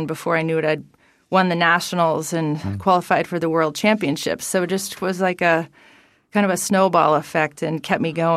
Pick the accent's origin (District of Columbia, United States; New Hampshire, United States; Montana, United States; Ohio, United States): New Hampshire, United States; Dover; Yeah, I'm from Dover, New Hampshire.